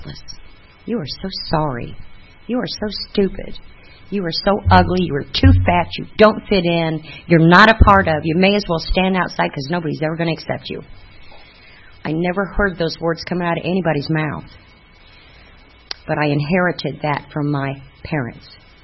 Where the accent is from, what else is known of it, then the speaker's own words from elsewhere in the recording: Amherst, Ohio, United States; born there; I was born in Amherst, Ohio, in the year of 1957. That makes me 56 years old.